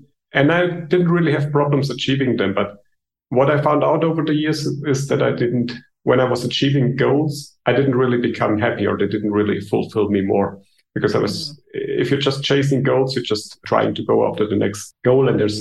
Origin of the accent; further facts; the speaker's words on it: Germany; English is a second language; Yeah, I'm born in Germany. I grew up in Germany. I was living there most of my life.